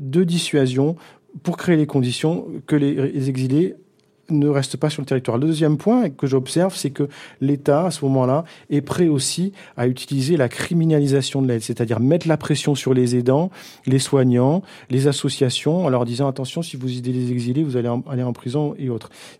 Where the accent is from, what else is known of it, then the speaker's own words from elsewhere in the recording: France; nous, on n'est pas des exilés, des associations, on est des Français